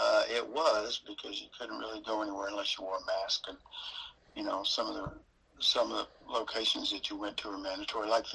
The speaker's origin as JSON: {"language": "English", "town": "Waco", "region": "Texas", "country": "United States", "tie": "born there", "also_born_or_lived": "Kansas", "said": "I was born in Waco, Texas, but never really lived here. My dad was in the Air Force, so we traveled all over the country."}